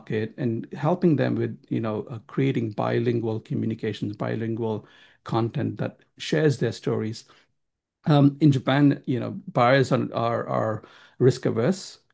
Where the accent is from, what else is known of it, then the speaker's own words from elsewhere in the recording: South India, India; I come from India. India itself is a huge market. You've got the north, south, east, west, and I'm from the south. What we have four languages just in the south, right?